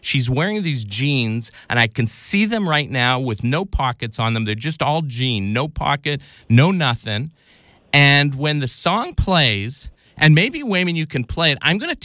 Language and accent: English; Winnipeg, Manitoba, Canada; I am originally from Winnipeg, the hometown of … I do say Dram and I do say